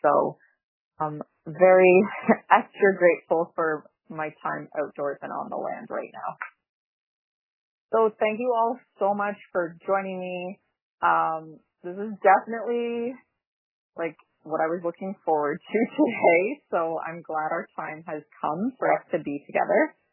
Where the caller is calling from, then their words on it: Yellowknife, Northwest Territories, Canada; I'm calling in from Samba K Yellowknife.